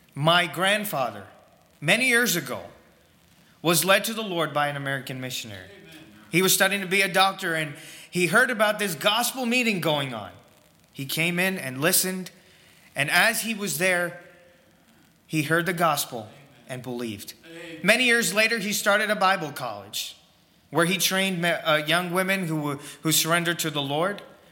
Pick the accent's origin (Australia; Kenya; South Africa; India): India; now in United States; I am not an American. I am from India. I'm a national from India. I came to the States in 2016. With my parents while they were on deputation